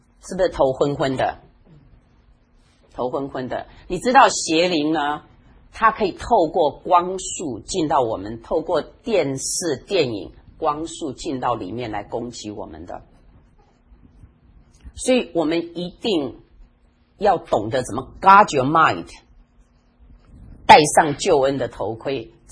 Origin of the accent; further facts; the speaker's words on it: China; 特别昨天我有讲到我们中国人的文化背景里面，淫乱跟情欲 是一个很大的捆绑